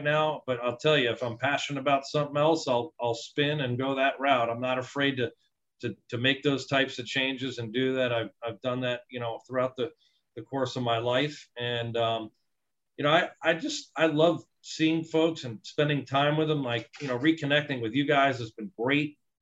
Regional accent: New Jersey, United States; I'm from New Jersey, man. I'm not Gentleman John the farmer, so I'm gonna need some help.

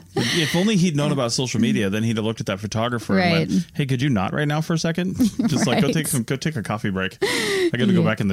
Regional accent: United Kingdom; I'm British.

